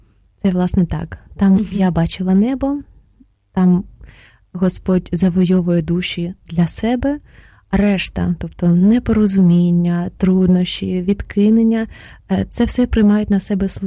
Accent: Sumy, Sumy Oblast, Ukraine; Ukrainian is a second language; я родом з Сум, тому українська мова – це, власне, не є мій...

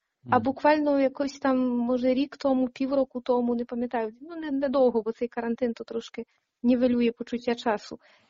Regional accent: Horodok, Lviv Oblast, Ukraine; тому що я родом з Городка.

